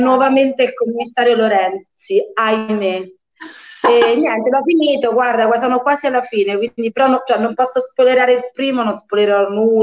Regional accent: Ascoli Piceno, Marche, Italy; perché noi siamo di Ascoli

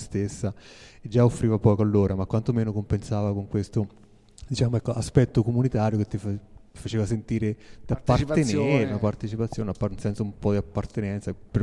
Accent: Cingoli, Marche, Italy; now in Pianello, Italy; non sono autoctono, sono di Cingoli.

